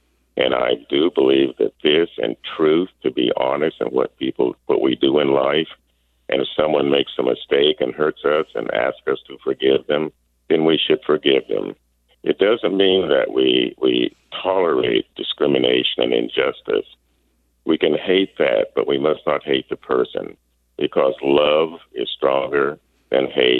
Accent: Centerville, Iowa, United States; I have sung, and here I am from Centerville, Iowa.

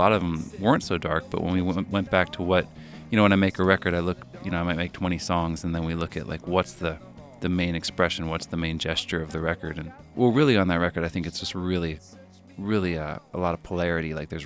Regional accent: Pittsburgh, Pennsylvania, United States; now in Minneapolis, United States; I mean, I grew up in Pittsburgh, but I moved to Minneapolis

